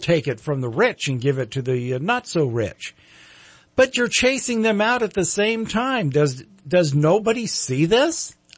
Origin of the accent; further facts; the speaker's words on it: California, United States; When I told people I was from Northern California, they say, oh, San Francisco? No. Fresno? No.